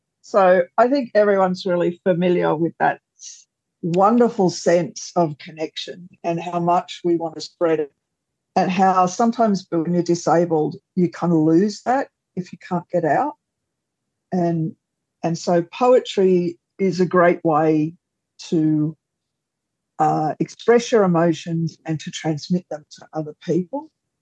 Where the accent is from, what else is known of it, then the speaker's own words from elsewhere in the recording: Sydney, New South Wales, Australia; now in Newcastle, Australia; I live in Mullumbimba, which is Newcastle. I'm from Sydney originally. My mob is Wiradjuri. I'm a mixed person. So I also come from a Chinese-Australian family, one of the oldest in the country, in fact, the oldest.